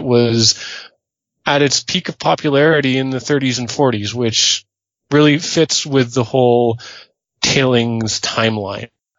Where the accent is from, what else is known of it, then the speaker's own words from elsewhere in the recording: Canada; growing up in Canada, I've almost like absorbed that cultural feeling